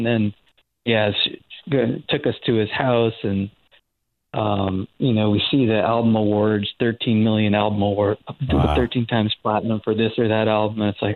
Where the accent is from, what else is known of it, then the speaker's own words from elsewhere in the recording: Storrs, Connecticut, United States; I grew up in Storrs, which is where UConn is, and Paul's Pizza, and get pizza there.